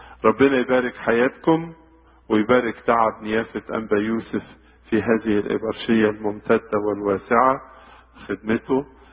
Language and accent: Arabic; Egypt; عندنا في مصر يجي يقول لك عايزك يا ابونا خمس دقايق.